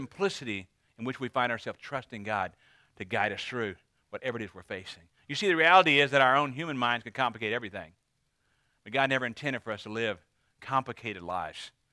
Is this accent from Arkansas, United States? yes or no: yes; Paris, Arkansas, United States; born there; born in the same town that I was born in Paris, Arkansas.